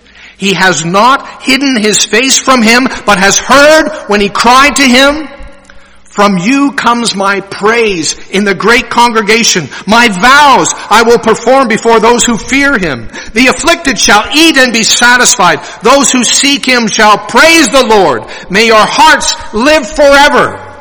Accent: Winnipeg, Manitoba, Canada; born there; I was born in Winnipeg.

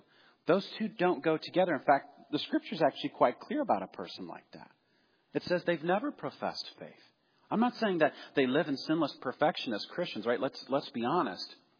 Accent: Midwest, United States; Growing up in the Midwest, I was immersed in the world of basketball.

